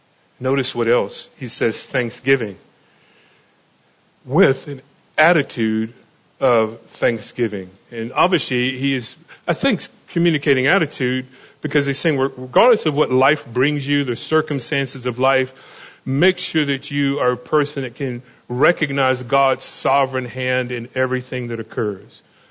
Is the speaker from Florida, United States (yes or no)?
yes; Florida, United States; now in California, United States; Yeah, and I remember the time we were together, and we were going to Florida, where I grew up from in the States, and visiting from California, and we had the 3 of them together.